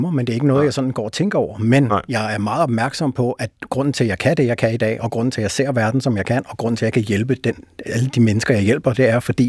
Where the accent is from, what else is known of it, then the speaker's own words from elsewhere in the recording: Brøndby, Capital Region of Denmark, Denmark; jeg voksede op i Brøndby Øster, alene med min mor